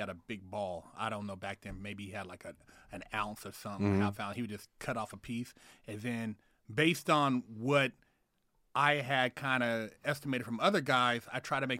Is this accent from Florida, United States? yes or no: no; Sacramento, California, United States; Because I used to, you know, I grew up in Sacramento, but I had moved away for a while. I was living on Treasure Island in the Bay Area.